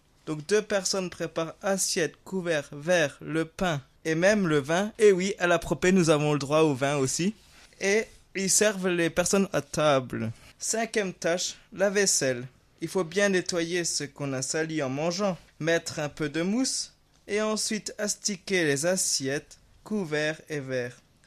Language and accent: French; Trois-Fontaines, Grand Est, France; J'ai 22 ans. Je suis de Trois-Fontaines, en Moselle-Sud.